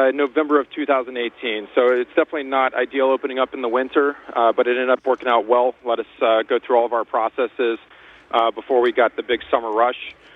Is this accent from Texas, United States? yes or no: yes; Houston, Texas, United States; That I am indeed. I'm from Houston, Texas.